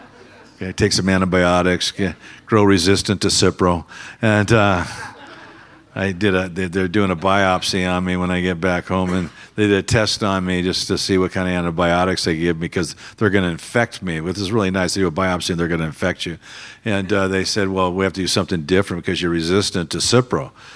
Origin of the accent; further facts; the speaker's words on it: Los Angeles, California, United States; moved away; We grew up in the Southern Cal area, more in the South Bay, Los Angeles area. We're kind of right next to the beach, El Segundo, right next to Manhattan Beach. And so that's kind of where our roots are.